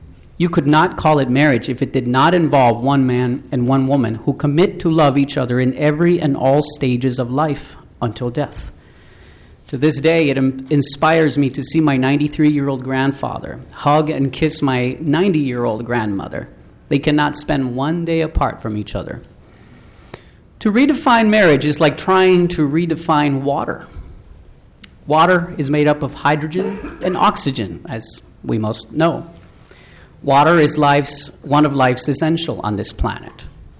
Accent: California, United States; also born or lived in Guatemala / Hawaii; now in Minnesota, United States; I was born in Guatemala, raised in California and Hawaii, but have lived in Minnesota most of my life.

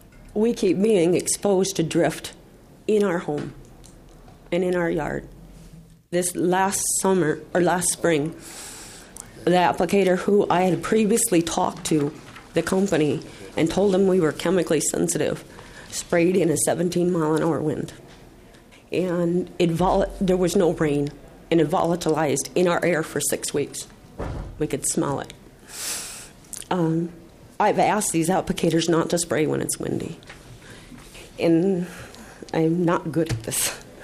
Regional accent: Staples, Minnesota, United States; I come from Staples.

